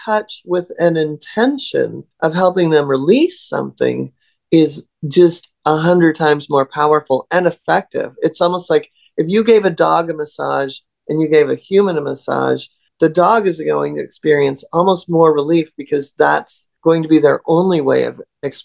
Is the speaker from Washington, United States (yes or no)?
yes; Seattle, Washington, United States; I grew up in Seattle and I was fortunate enough to have horses.